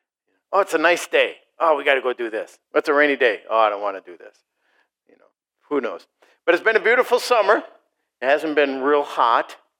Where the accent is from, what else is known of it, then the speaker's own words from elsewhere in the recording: Chippewa Falls, Wisconsin, United States; I come from Chippewa Falls.